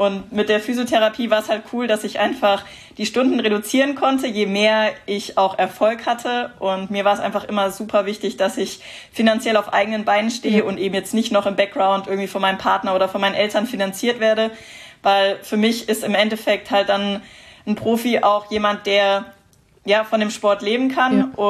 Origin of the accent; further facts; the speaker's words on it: Heidelberg, Baden-Württemberg, Germany; Ich komme aus Heidelberg, also quasi Heimrennen